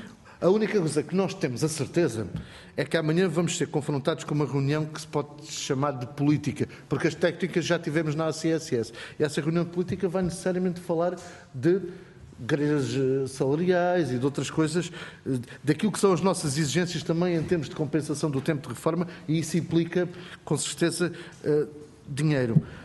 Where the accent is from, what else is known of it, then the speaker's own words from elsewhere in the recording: Évora, Alentejo, Portugal; eu sou de Évora, sou um provinciano